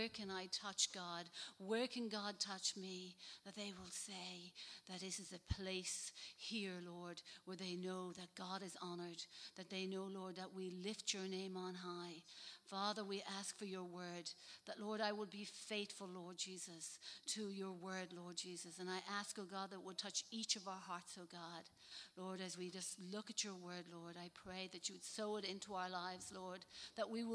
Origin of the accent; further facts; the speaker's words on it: Dublin, Leinster, Ireland; now in Greystones, Ireland; I live in Greystones, but I'm not actually from Greystones. I'm a Dubliner, proud and reared in Ballyfermot.